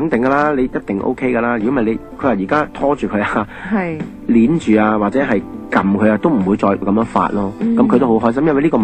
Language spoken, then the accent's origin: Cantonese; Hong Kong; 我哋而家我哋香港人一般讲嘅海鲜就系包括海鱼啦